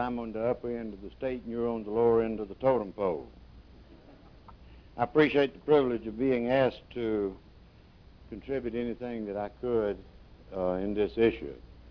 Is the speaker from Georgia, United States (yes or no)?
yes; Georgia, United States; As Grove said, I'm from South Georgia on the lower end, from District 2.